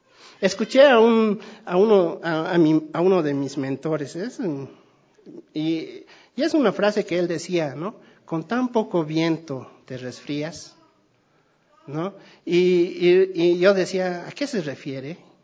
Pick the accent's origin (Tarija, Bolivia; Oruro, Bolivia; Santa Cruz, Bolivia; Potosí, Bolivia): Tarija, Bolivia; born there; Yo soy nacido allá en Villavecia, al sur, cerca de Tarija, entonces también debe ser la influencia.